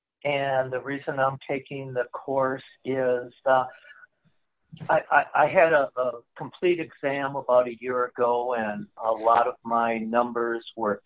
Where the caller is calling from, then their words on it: Minneapolis, Minnesota, United States; Minneapolis.